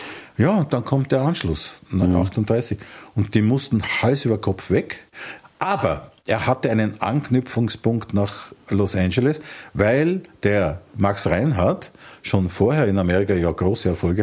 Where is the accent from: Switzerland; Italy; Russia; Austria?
Austria; Vienna; ich bin ja aus Bratensee. Und Bratensee ist der Nachbardistrikt von da, wo ich aufgewachsen bin und heute noch wohne.